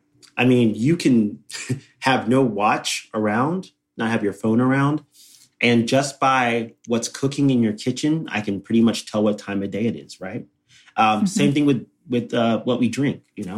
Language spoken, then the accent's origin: English; Texas, United States; I, born and raised in Texas, eat a ton of meat